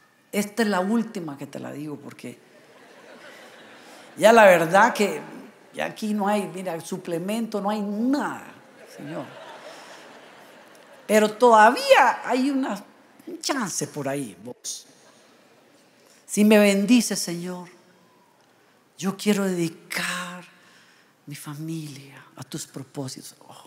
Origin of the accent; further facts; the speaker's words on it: Costa Rica; Esos hoyos que hay en Costa Rica, por ejemplo, en mi país. Aquí no, pero en Costa Rica muchos hoyos.